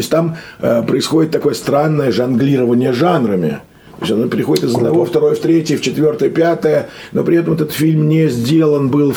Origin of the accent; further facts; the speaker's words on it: Moscow, Russia; потому что я москвич все-таки